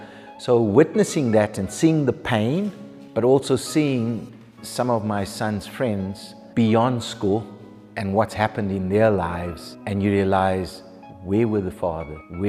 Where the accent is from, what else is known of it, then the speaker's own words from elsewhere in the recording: Durban, KwaZulu-Natal, South Africa; I'm from Durban. Durban, born and bred, lived there my whole life.